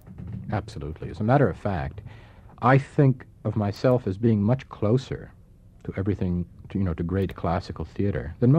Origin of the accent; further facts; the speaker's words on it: Scarsdale, New York, United States; I had spent my youth, being a young kid growing up in Scarsdale and then going to Brown and going to Yale and feeling sort of out of it